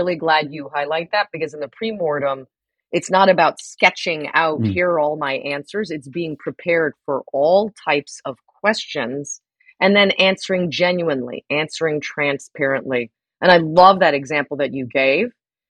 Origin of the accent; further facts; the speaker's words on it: United States; And then when I go to the country, and I'm speaking as an American, I don't go to the French and say, well, you know, that's not how we do it in the US, right?